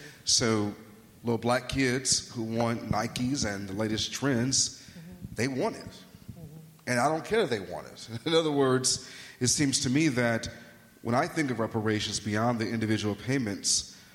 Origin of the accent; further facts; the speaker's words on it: Chicago, Illinois, United States; I'm from Chicago. I can drive down Halsted Street